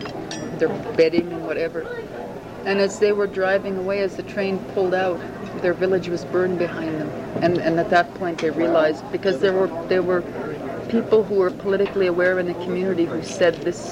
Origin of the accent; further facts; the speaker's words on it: Saskatchewan, Canada; Originally, I'm about 80 miles northwest of Prince Albert.